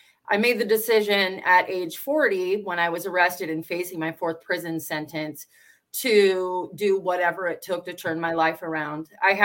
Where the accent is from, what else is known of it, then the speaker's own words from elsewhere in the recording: Washington, United States; I'm from Washington State. I just recently came down here to San Diego County